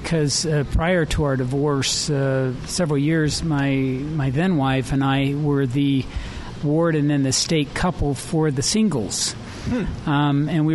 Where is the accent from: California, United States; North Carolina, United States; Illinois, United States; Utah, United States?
Utah, United States; Logan; I grew up in Logan. I've been a lifelong member of the church, served a mission.